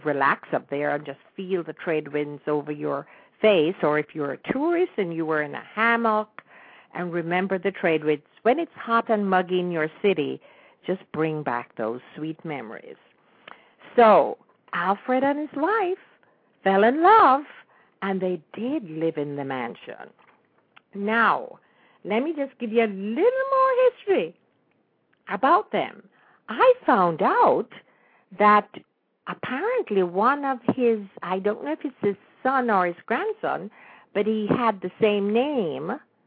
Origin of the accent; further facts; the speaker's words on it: Jamaica; for me, I no matter how long I live or how far I am away from Jamaica, it will always be the place that I love.